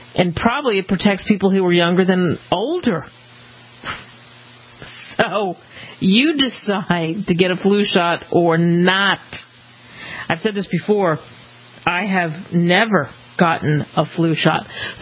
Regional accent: New Jersey, United States; I grew up in New Jersey, and I still carry one of the wounds somewhere on my arm from being vaccinated.

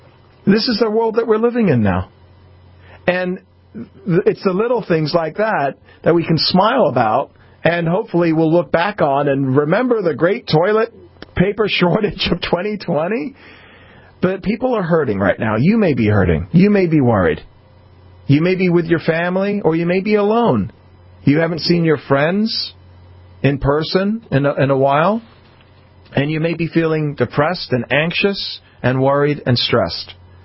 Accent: London, United Kingdom; moved away; conference on Friday night with my family in England. I'm originally from London. Been here 43 years now. So I don't have much of an accent left

